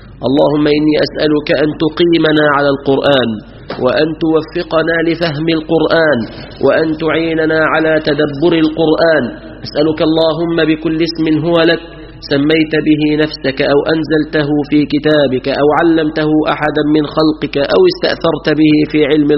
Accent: Egypt

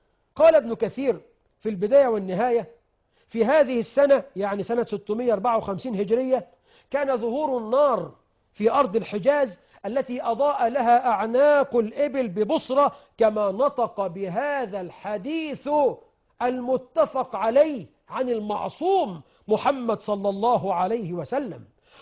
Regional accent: Egypt; بلدنا مصر

